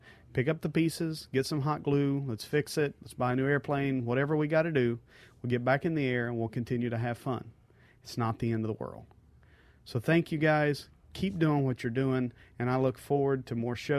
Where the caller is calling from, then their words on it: Homestead, Florida, United States; I am from Homestead, Florida, just south of Miami.